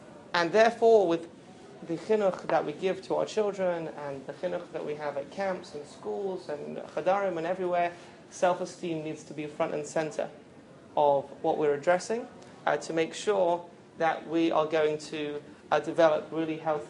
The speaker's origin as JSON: {"language": "English", "region": "New England", "country": "United States", "said": "but I'm from New England. I live in Boston."}